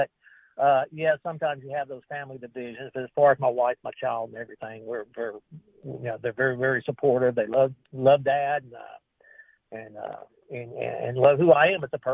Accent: Memphis, Tennessee, United States; I grew up in Memphis. I lived in Memphis until I was around 32 years old.

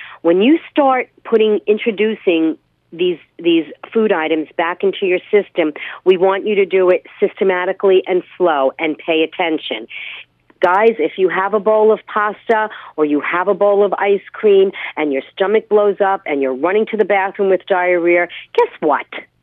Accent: Old Bridge, New Jersey, United States; moved away; I grew up in New Jersey.

